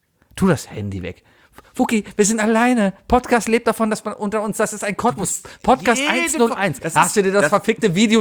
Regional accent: Cologne, North Rhine-Westphalia, Germany; wir kommen aus Köln, haben halt Deutsch gesprochen.

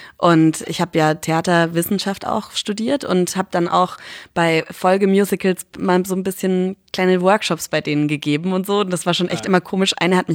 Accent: Schweinfurt, Bavaria, Germany; Also ich meine, Schweinfurt ist ja weit weg. Ich komme ja aus Schweinfurt.

